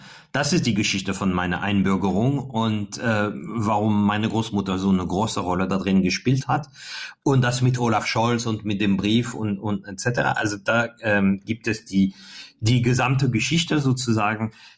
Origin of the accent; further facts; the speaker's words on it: France; now in Germany; Eigentlich als Franzose darf ich alles außer wählen